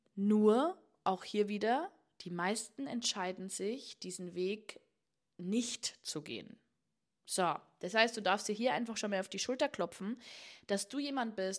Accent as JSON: {"language": "German", "region": "Bavaria", "country": "Germany", "said": "wie man bei uns in Niederbayern sagt"}